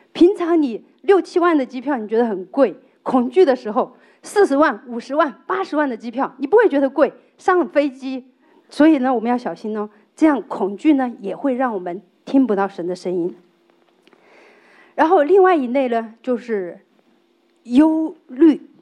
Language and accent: Chinese; China; now in Japan; 好像我们中国人的就在日本生活呢，就会更加的更容易抑郁。是我们中国人的是比较更加内敛